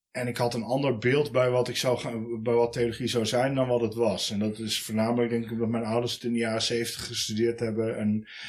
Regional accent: Beuningen, Gelderland, Netherlands; Ik ben geboren in Beuningen, hier niet zo heel ver vandaan. Eigenlijk het volgende dorp. Daar opgegroeid als oudste in een gezin van drie.

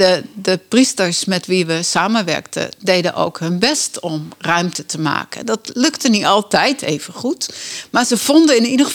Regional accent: Barneveld, Gelderland, Netherlands; Als katholiek en ook gewoon als geboorte katholiek, zal ik maar zeggen. Maar ik kom wel van de Veluwe, ik kom uit Barneveld.

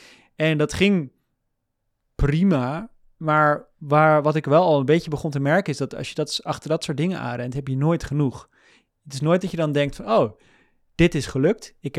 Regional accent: Alphen aan den Rijn, South Holland, Netherlands; Dus ik ben opgegroeid in Alphen aan den Rijn. Dat ligt er midden in de Randstad. Ik vond het daar heel saai.

